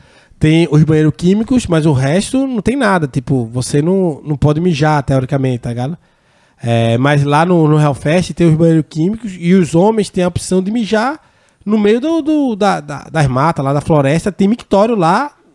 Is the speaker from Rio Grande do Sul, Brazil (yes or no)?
no; Rio Doce, Minas Gerais, Brazil; quando eu era criança pequena lá em Rio Doce...